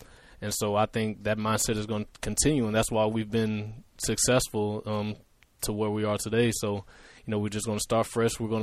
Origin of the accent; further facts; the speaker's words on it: Louisiana, United States; And like you said, I'm from Louisiana. That was by far the coldest game of my life.